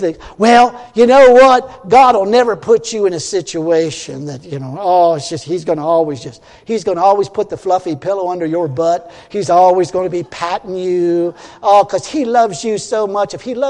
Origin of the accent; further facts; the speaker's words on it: Ireland; Excuse me, I'm Irish, and my background was a bunch of drunks.